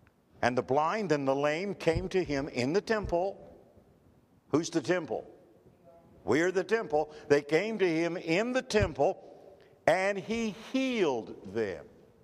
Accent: West Virginia, United States; Listen, I'm a hillbilly from West Virginia.

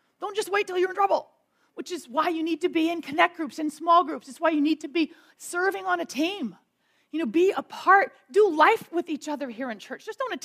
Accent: California, United States; I'm from California. We can say stuff like that.

